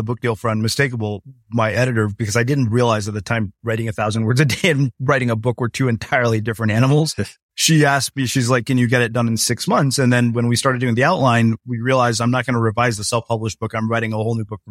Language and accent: English; India; I'm like, I'm Indian.